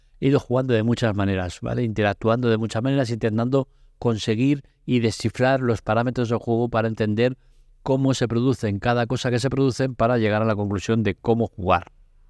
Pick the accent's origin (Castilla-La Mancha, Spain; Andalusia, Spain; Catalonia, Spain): Catalonia, Spain; Yo soy catalán de pura cepa.